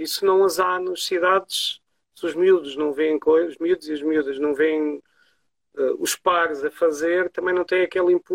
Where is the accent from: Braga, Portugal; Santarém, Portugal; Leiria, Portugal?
Santarém, Portugal; Tomar; Eu sou de Tomar, não sou do Porto.